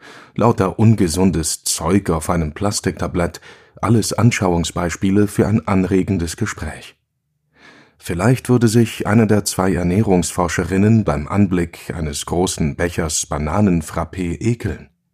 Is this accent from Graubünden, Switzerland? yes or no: no; Basel-Stadt, Switzerland; Ich bin unten im Tal aufgewachsen, im Arbeiterquartier am Fuß vom Bruderholz. Im gleichen Haushalt mit der Urgroßmutter und der Großmutter, die Gemüse aus dem Schrebergarten kochten.